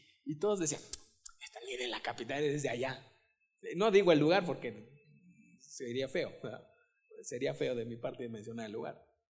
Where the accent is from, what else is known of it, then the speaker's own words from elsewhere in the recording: Mexico; Es como en mi país, la mayoría del país no quiere mucho a los que son del Distrito Federal.